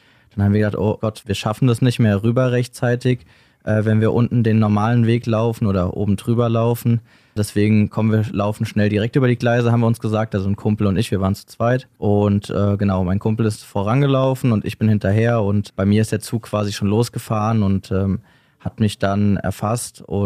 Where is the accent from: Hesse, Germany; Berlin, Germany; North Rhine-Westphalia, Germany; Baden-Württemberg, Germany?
Hesse, Germany; Wiesbaden; Ich komme aus Wiesbaden.